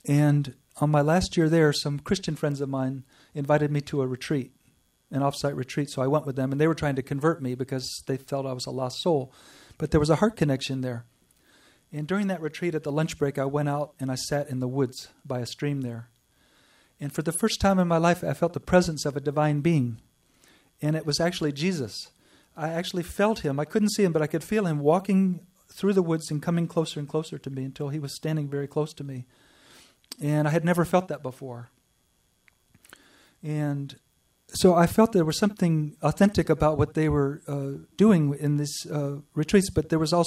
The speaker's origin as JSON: {"language": "English", "region": "North Carolina", "country": "United States", "tie": "born or raised there", "said": "North Carolina. My dad was a doctor at Duke University, and my mom was a school teacher of English. And I was raised in the Jewish faith."}